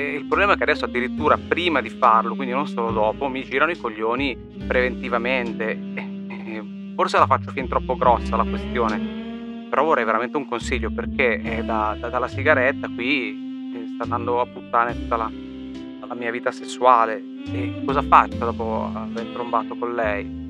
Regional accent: Bologna, Emilia-Romagna, Italy; sono di Bologna, ho 39 anni e da pochi giorni ho smesso di fumare.

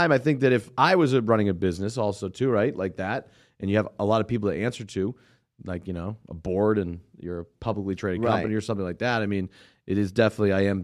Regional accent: Boston, Massachusetts, United States; I learned, well, I'm from Boston. We used to say the F word all the time.

